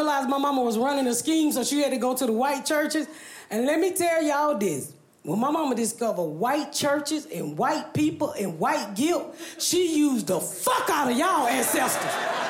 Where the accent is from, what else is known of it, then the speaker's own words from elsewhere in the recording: Atlanta, Georgia, United States; back in the day when I lived, when I grew up here in Atlanta